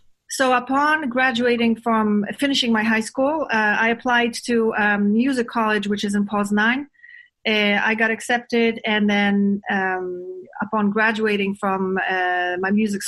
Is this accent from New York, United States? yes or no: yes; New York City, New York, United States; also born or lived in Poland; growing on the streets of New York City. My father brought me here when I was 8 years old from Poland. Growing up in New York City, I fell in love with music and I fell in love with fashion